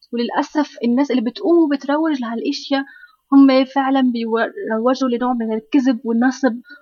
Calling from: Lebanon; من لبنان.

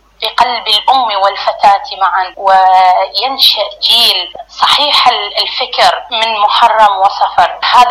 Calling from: Iraq; من العراق.

